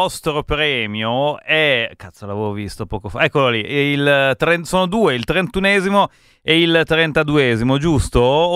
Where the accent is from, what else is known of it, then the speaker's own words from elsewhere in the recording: Milan, Lombardy, Italy; quando noi milanesi veniamo alle case di Gello in vacanza